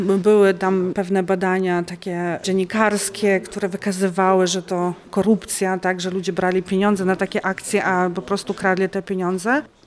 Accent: Ukraine; przekonaliśmy świat do tego, że jesteśmy ofiarami, że jesteśmy Ukraińcami

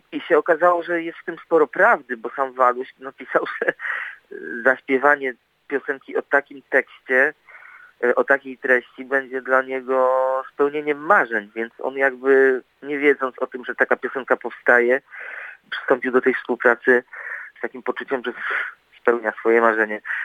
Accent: Gdańsk, Pomeranian Voivodeship, Poland; bo ja z Gdańska, a on z Krakowa

